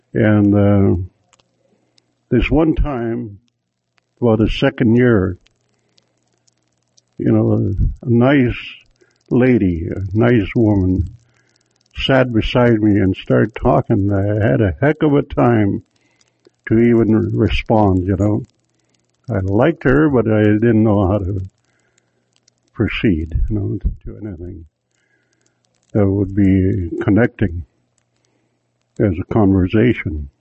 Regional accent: Cold Lake, Alberta, Canada; I'm from Cold Lake, Alberta. I'm a Dene Songkhina. That's what I am, tribally.

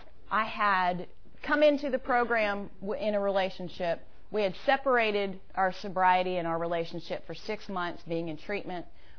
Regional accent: Atlanta, Georgia, United States; now in Woodstock, United States; I ain't up here in Woodstock getting my sobriety either. I'm from Atlanta.

